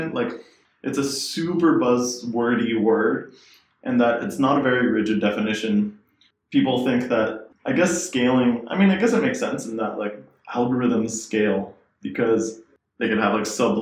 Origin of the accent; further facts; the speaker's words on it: Canada; You could tell from that comment that we're both Canadian.